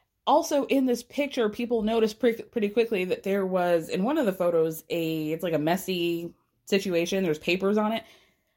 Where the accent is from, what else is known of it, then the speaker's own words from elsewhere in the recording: Atlanta, Georgia, United States; as you guys know, I grew up in Atlanta